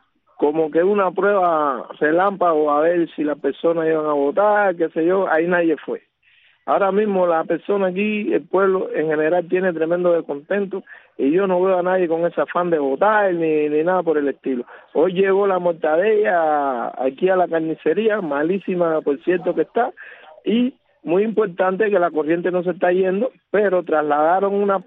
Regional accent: Santiago de Cuba, Cuba; decir la verdad de lo que pasa en mi país

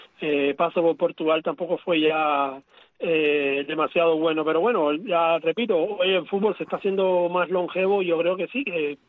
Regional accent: Cuba; siendo cubano siempre tenemos ese estigma que en Cuba no se juega fútbol

